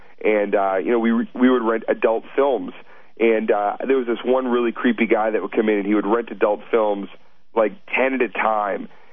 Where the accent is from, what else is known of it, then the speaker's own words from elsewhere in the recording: Boston, Massachusetts, United States; Boston, Massachusetts. That's my hometown, and I'm at home.